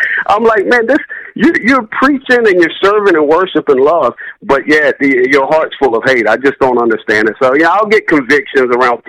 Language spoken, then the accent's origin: English; South Carolina, United States; now in Houston, United States; So when I came up, I grew up in South Carolina. Now I'm in Houston.